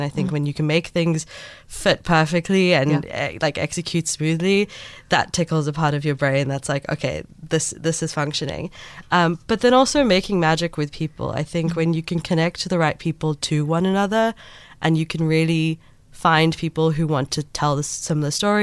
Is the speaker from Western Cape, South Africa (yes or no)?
yes; Cape Town, Western Cape, South Africa; I born and bred in Cape Town, lived in Claremont, then Rondebosch for most of my years. Went to school in the area and then also then studied at UCT.